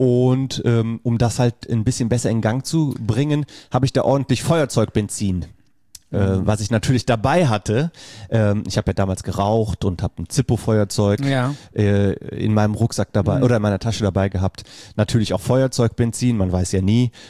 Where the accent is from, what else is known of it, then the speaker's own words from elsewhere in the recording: Bad Neuenahr-Ahrweiler, Rhineland-Palatinate, Germany; ich komme ja aus Bad Neuenahrweiler